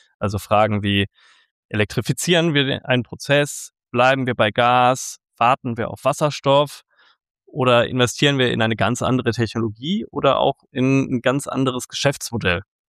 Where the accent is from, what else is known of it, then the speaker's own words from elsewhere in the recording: North Rhine-Westphalia, Germany; Ursprünglich komme ich aus Nordrhein-Westfalen und genauer gesagt aus dem Rheinland.